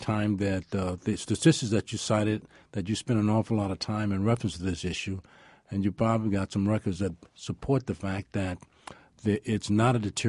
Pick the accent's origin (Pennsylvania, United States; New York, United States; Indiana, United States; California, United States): Indiana, United States; East Chicago; even though I'm from East Chicago, but it's right next to Gary and everything.